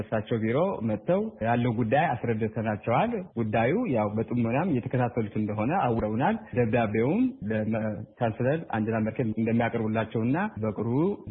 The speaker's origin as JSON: {"language": "Amharic", "region": "Tigray", "country": "Ethiopia", "lives_now": "Germany", "said": "በዚህ በውጭ ሀገር የምንኖር የትግራይ ተወላጆች"}